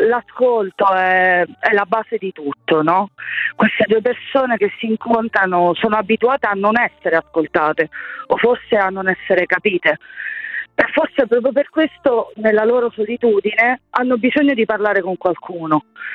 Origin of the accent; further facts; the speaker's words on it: Palermo, Sicily, Italy; ovviamente io sono palermitana